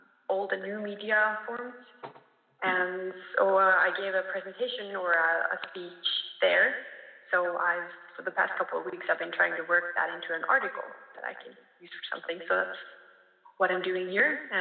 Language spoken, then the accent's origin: English; Norway; Norway, so it's obviously a very different city. And it's more intense. You guys have more action than in my hometown.